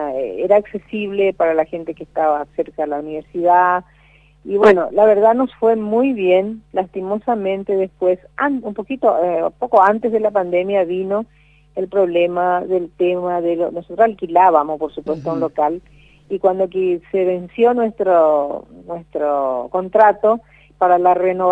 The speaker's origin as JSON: {"language": "Spanish", "country": "Paraguay", "said": "Entonces somos muchos los paraguayos que debemos mucho a la Argentina"}